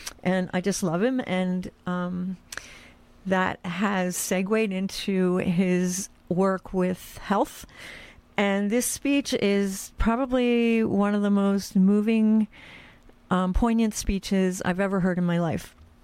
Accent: United States; I grew up on the Delaware River

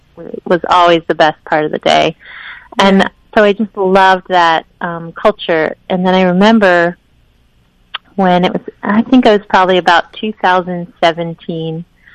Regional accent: Richmond, Vermont, United States; I grew up in Richmond, Vermont, and then went to college in Massachusetts and had some great adventures out west after that, and then knew I really wanted to come back to Vermont

